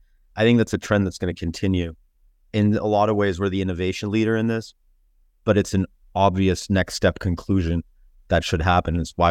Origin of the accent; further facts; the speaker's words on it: Mountain View, California, United States; growing up in the Bay Area, I was very fortunate.